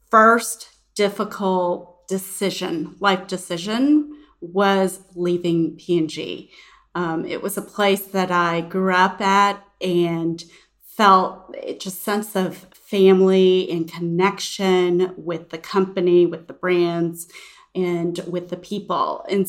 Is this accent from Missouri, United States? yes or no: no; Houston, Texas, United States; Well, I grew up in Houston and my parents only got gas at that one Shell gas station.